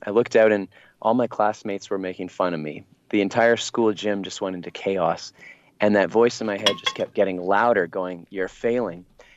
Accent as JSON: {"language": "English", "country": "Canada", "said": "and I'm from Canada, and in Canada, we have to take French class"}